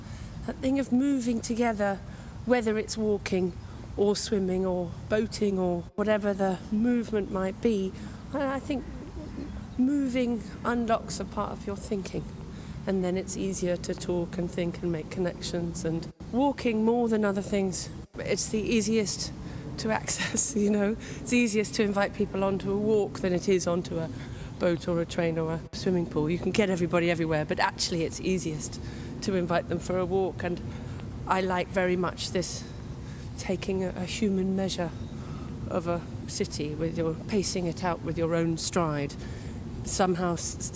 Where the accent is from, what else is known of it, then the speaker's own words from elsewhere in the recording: London, United Kingdom; I have lived in London all my life. I grew up in Camden